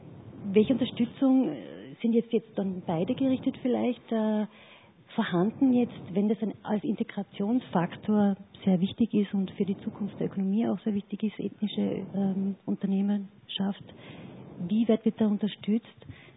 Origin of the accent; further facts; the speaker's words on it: United Kingdom; German is a second language; now in Austria; Ich komme aus Großbritannien. Ich weiß genau, von was ich spreche.